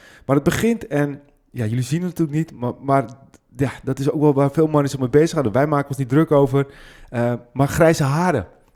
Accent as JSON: {"language": "Dutch", "town": "Hem", "region": "North Holland", "country": "Netherlands", "lives_now": "Zwaag, Netherlands", "said": "41 jaar. Dus ik ben in vergelijking met jou nog een broekie. Ik zeg altijd, ik kom oorspronkelijk uit Hem. Maar ik woon nu in Zwaag"}